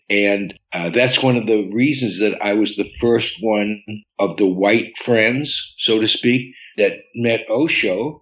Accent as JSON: {"language": "English", "town": "Boston", "region": "Massachusetts", "country": "United States", "tie": "born there", "said": "Well, I was I was born in Boston, Massachusetts, in America, and I had a wonderful childhood that was disturbed by death."}